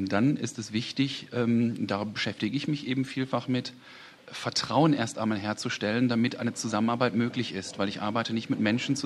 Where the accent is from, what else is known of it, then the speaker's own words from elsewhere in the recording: Mülheim an der Ruhr, North Rhine-Westphalia, Germany; Ich komme aus Müllheim an der Ruhr und bin tätig an der Volkshochschule Essen.